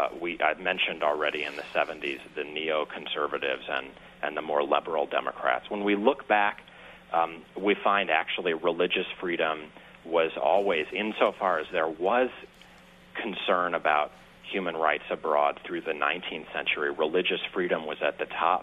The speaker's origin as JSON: {"language": "English", "town": "St. Louis", "region": "Missouri", "country": "United States", "said": "Well, I'm from St. Louis, Missouri by chance"}